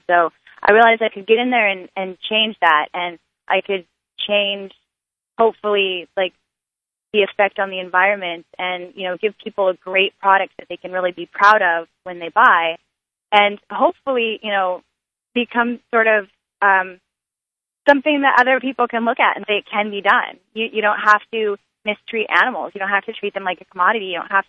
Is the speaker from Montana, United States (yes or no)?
yes; Montana, United States; because I was born and raised in Montana, but that doesn't mean that I was born and raised on a farm. We lived in a city, and so that was my life. It wasn't country living.